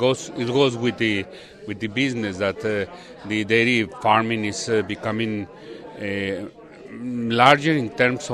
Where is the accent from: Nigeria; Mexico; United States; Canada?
Mexico; because I'm Mexican, I'm from Mexico.